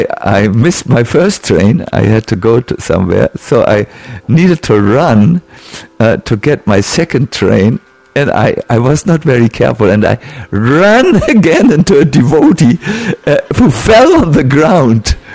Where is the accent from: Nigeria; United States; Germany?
Germany; Hamburg; I was from Hamburg. Hamburgers don't like to surrender.